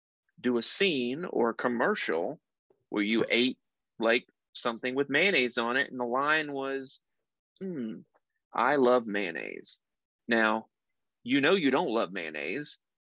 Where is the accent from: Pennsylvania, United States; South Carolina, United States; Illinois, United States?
South Carolina, United States; Lake Wylie; now in Atlanta, United States; I grew up in Lake Wylie, South Carolina. And when I graduated college, I moved back.